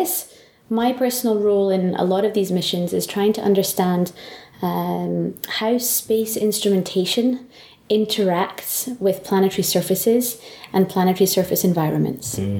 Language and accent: English; Dundee, Scotland, United Kingdom; So I'm Scottish originally, grew up in a town called Dundee on the east coast of Scotland.